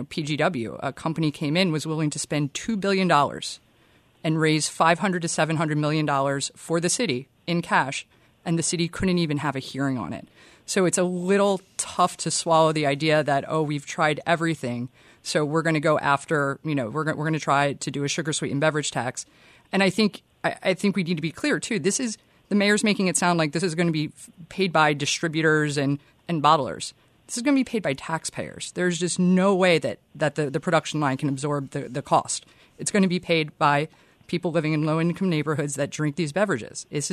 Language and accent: English; Philadelphia, Pennsylvania, United States; And as a Philadelphian, like I sympathize, I understand